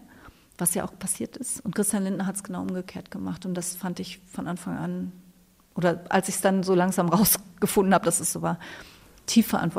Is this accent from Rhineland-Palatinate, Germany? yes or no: yes; Rhineland-Palatinate, Germany; Ich komme aus Rheinland-Pfalz.